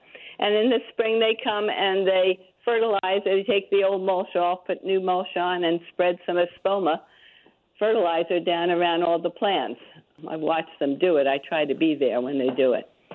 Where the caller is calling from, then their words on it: Hershey, Pennsylvania, United States; I am calling from Hershey, Pennsylvania.